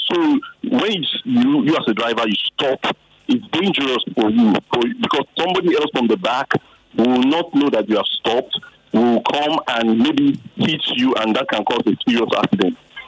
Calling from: Lekki, Lagos, Nigeria; I'm calling from Lekki.

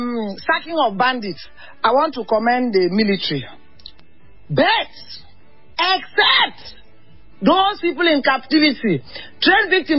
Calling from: Gwagwalada, Federal Capital Territory, Nigeria; calling from Gwagwalada.

